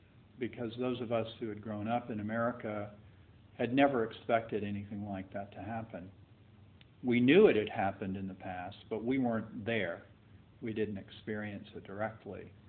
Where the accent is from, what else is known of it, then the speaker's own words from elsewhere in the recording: Natick, Massachusetts, United States; I'm from Natick, Massachusetts in the United States, and I'm a writer and a teacher